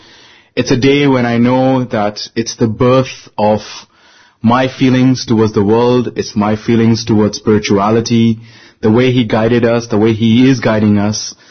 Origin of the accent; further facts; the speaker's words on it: Hong Kong; from Hong Kong